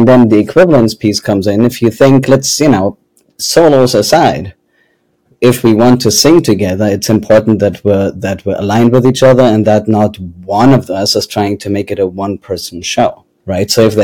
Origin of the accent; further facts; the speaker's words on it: Germany; accent: German; English is a second language; moved away as an adult; now in United States; I did my PhD in Germany. So those who are wondering, my accent is German, though it has been fading the last few years. And then I moved to the US for a postdoc.